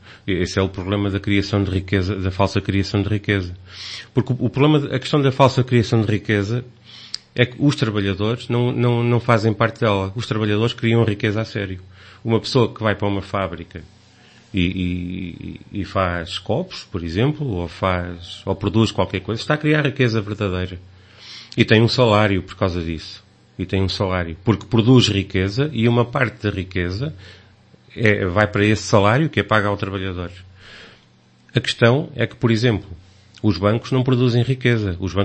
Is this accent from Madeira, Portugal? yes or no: no; Aveiro, Portugal; mas Portugal continua a ser... o meu país, Aveiro continua a ser a minha cidade. Eu de maneira nenhuma consigo esquecer o local onde nasci